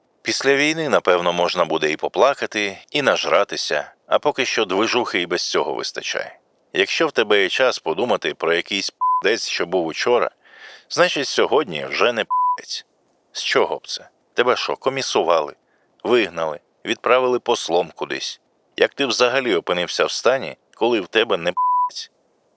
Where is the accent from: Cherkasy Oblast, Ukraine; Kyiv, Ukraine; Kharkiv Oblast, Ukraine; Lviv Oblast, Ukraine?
Kyiv, Ukraine; мій батя ліванець, а по мамі я корінний киянин до п'ятого коліна точно.